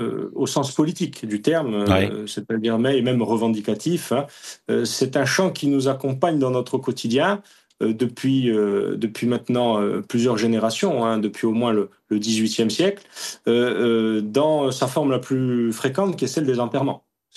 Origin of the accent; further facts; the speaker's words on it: La Trinité-sur-Mer, Brittany, France; Je suis bretonne. C'est une part essentielle de ma vie, mon village, la Trinité-sur-Mer.